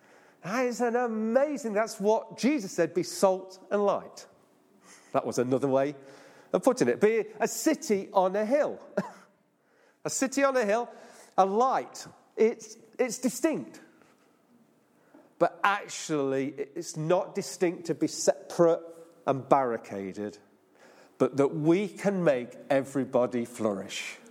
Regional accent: Nottingham, East Midlands, United Kingdom; And I used to live in Nottingham. I was brought up in Nottingham

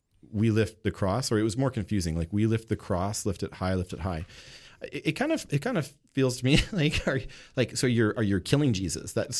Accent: Canada

